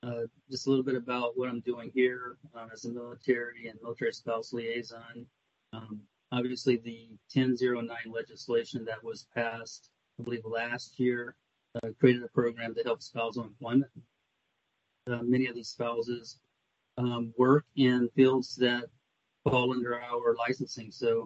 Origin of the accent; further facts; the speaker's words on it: Florida, United States; As you see it here, I was born and raised in Florida.